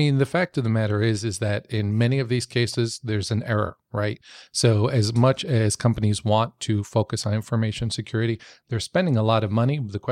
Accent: New York, United States; I grew up in New York. I watched all the New York City police officers

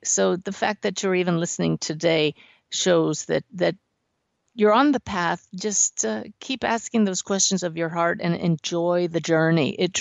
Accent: Pennsylvania, United States; From Pennsylvania, my home state.

